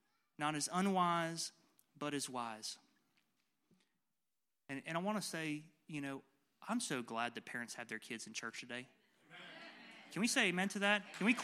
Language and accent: English; South of England, United Kingdom; I'm an English guy from the South.